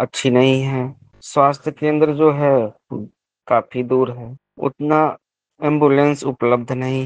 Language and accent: Hindi; Mirzapur, Uttar Pradesh, India; गांव नगवासी, उम्र 34 साल, मिर्जापुर का रहने वाला हूँ।